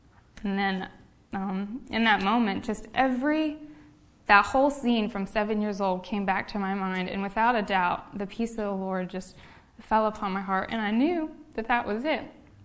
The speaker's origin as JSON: {"language": "English", "town": "Washington", "region": "Pennsylvania", "country": "United States", "tie": "born or raised there", "said": "I grew up in Washington, Pennsylvania, so just down the way about an hour. I grew up in a CMA church like this one, Washington Christian Missionary Alliance."}